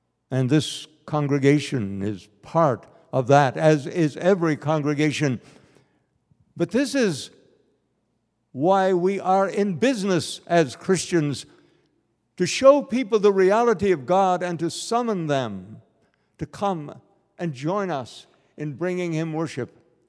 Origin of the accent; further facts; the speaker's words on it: United States; I grew up in America. We were really proud of our country